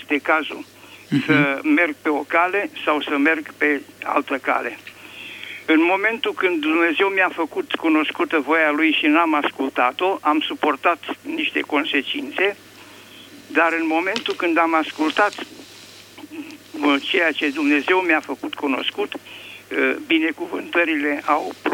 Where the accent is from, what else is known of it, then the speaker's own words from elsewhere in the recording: Bucharest, Romania; Vă sunt din București.